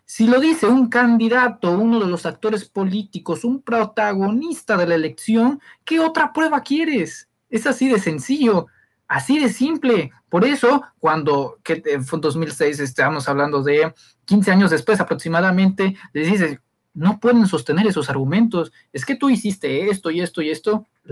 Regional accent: Tabasco, Mexico; Como sabes, yo soy tabasqueño.

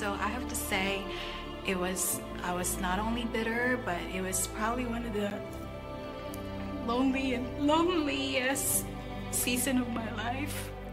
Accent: Philippines; Even though growing up in the Philippines, English is our it's our main language. Like, learned English since I was, I guess, born.

